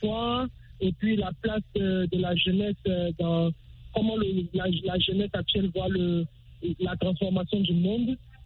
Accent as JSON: {"language": "French", "country": "Canada", "said": "des Canadiens, comme moi, parce que moi je suis Canadien d'origine ivoirienne"}